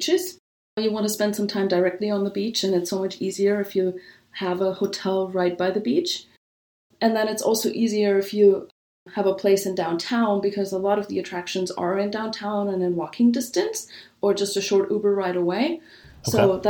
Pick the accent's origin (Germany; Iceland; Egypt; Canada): Germany; moved away as an adult; now in San Diego, United States